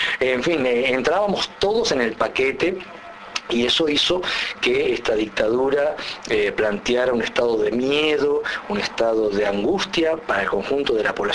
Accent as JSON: {"language": "Spanish", "country": "Uruguay", "said": "Somos uruguayos, somos orientales y queremos vivir en un país de estas características"}